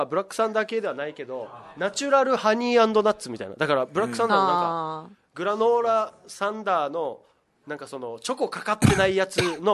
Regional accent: Uruma, Okinawa, Japan; そして皆さんと同様、うん、うるま市出身です。

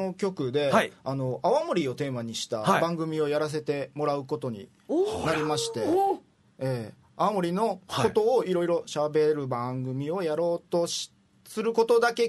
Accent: Kyushu, Japan; 僕九州人なんですけど最初焼酎飲めなかったんですよ

